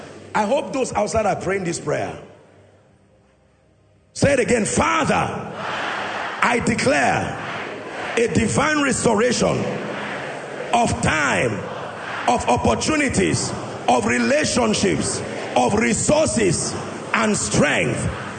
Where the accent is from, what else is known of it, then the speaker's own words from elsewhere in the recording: Nigeria; We, as a Nigerian, learn every language you find that can help you worship God.